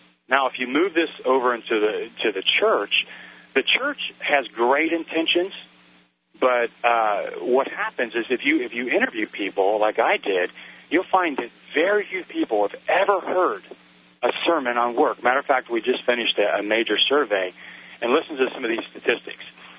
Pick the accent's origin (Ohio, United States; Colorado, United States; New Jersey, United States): Ohio, United States; Cincinnati; I was born and raised near Cincinnati.